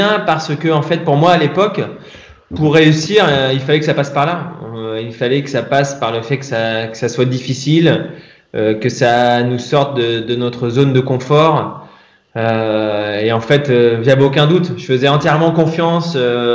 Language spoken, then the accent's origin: French; Strasbourg, Grand Est, France; moi, je suis strasbourgeois. Donc, bien évidemment, avant d'aller en sport études à Reims, je faisais allemand première langue.